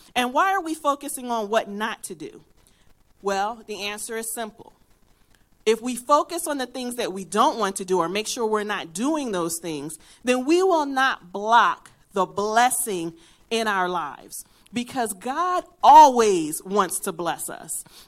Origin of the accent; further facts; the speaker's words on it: Philadelphia, Pennsylvania, United States; accent: Philadelphia; And I'm from Philadelphia, so I have a Philadelphia accent at times. I've lived down here for 20 years, so it has decreased a great deal.